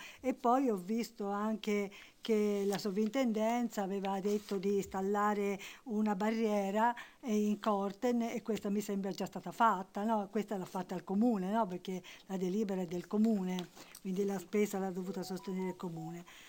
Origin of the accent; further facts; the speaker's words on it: Vinci, Tuscany, Italy; Io sono originaria di Vinci, sono nata e cresciuta qui, forse sono la più anziana fra tutte